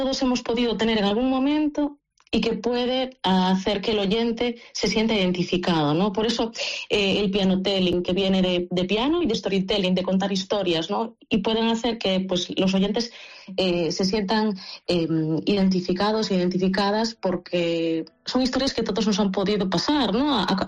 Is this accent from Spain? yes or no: yes; Boiro, Galicia, Spain; En Boiro, efectivamente, sí, soy de Boiro.